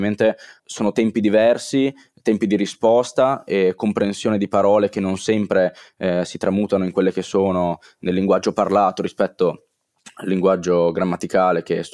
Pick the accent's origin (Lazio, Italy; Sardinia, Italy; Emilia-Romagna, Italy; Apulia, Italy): Emilia-Romagna, Italy; Modena; sono di Modena, frequento un liceo linguistico nel centro di Modena e ho 18 anni